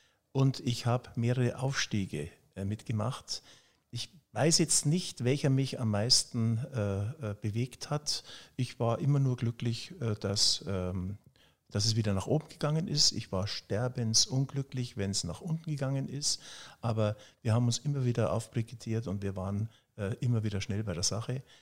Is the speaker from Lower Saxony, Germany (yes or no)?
no; Bavaria, Germany; now in Munich, Germany; weil ich bin im Chiemgau aufgewachsen.